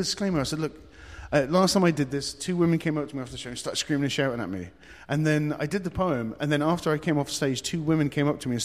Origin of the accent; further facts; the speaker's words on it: England, United Kingdom; also born or lived in Germany / Cyprus; I grew up in England. My family is Scottish. My father's Scottish, my mother's English. But I grew up... my father was in the forces, and I grew up overseas. I lived in Germany until I was 5. And then I moved to Cyprus in the Mediterranean Sea, and then moved back to England.